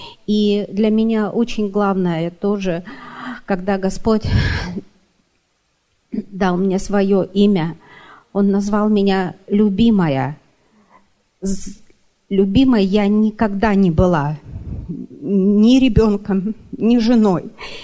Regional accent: Russia; я приехала из России.

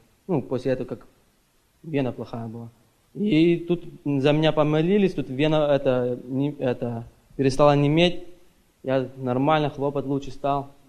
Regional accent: Massachusetts, United States; Russian is a second language; я из Массачусетса.

